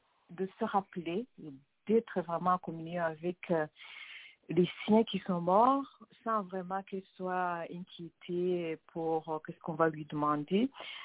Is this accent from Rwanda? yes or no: yes; Rwanda; ce qu'il nous demande de faire en tant que Rwandais, Rwandaise